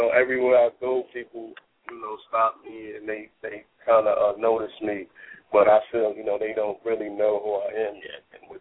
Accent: United States; I grew up in Brooklyn in Boston until I was about 11.

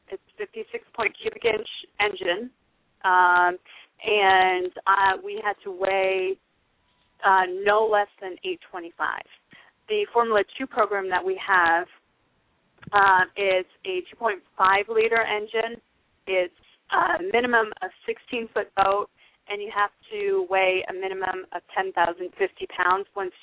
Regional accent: Ontario, Canada; now in United States; I grew up right outside of Toronto, and we, the family, had a cottage up north

